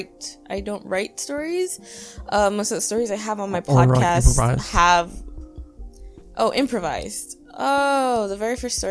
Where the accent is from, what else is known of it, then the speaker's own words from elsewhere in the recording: New York, United States; It was pretty chilling. I don't know. For me, it wasn't that crazy.